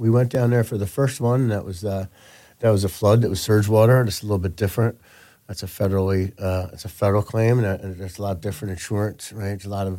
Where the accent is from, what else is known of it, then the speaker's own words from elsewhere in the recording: Philadelphia, Pennsylvania, United States; You know, my partner's gonna get hey Philly. I'm from Philly, yo.